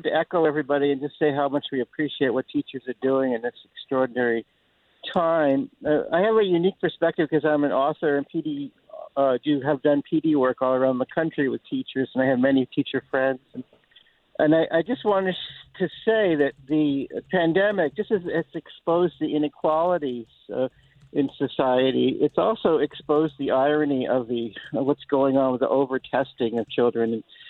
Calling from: Stoneham, Maine, United States; Stoneham is near Norway, about 20 miles from Norway

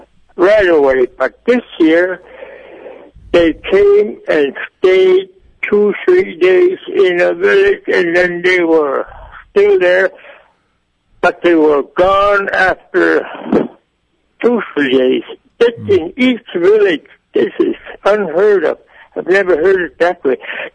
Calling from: Bethel, Alaska, United States; I'm calling from Bethel, but I'm originally from Cruise Ship, though.

